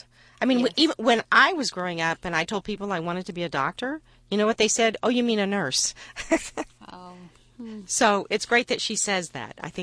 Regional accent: Ohio, United States; I grew up in Stark County, where most of the population learns English as a second language.

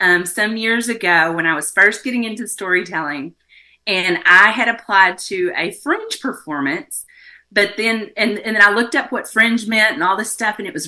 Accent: Texas, United States; Now, the funny thing is, growing up in Texas, I had learned to cook them for other people because that was my role.

